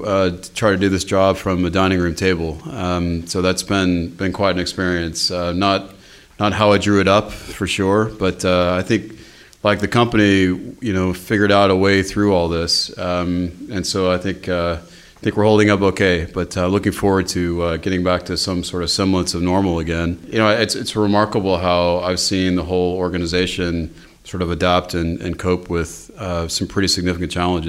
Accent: Oklahoma, United States; born there; Well, you might have heard from my accent. I'm from America, so I was born in Oklahoma.

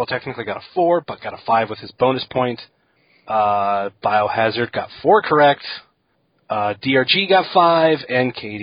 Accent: Cleveland, Ohio, United States; Why, because I look like Drew Carey and I'm from Cleveland?

